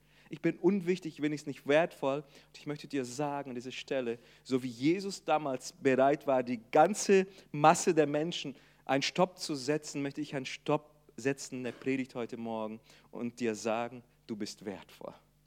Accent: Brazil; ich bin ja Brasilianer, gebürtiger Brasilianer

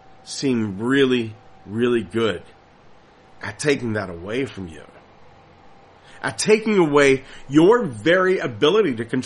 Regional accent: Pennsylvania, United States; I'm from Pennsylvania. The entire state is just riddled with haunted houses.

